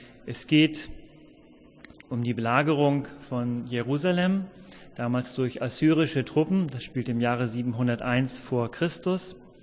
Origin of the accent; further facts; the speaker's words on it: Hamburg, Germany; ich komme aus Hamburg, bin dort Mitglied in der Christusgemeinde Barmbek Nord.